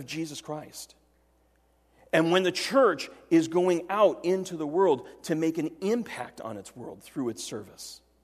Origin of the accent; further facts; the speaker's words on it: Florida, United States; Growing up in South Florida, all of my family lived in northern New Jersey and in Tennessee.